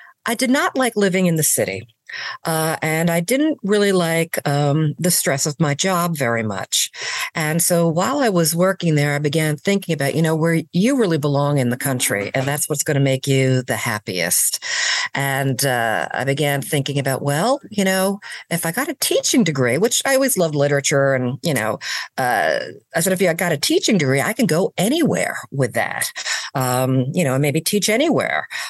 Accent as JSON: {"language": "English", "region": "New York", "country": "United States", "tie": "born or raised there", "said": "I'm from Long Island, New York, Nassau County. That's where I was born and raised and lived probably the first, I guess, 20-ish years of my life there with my family."}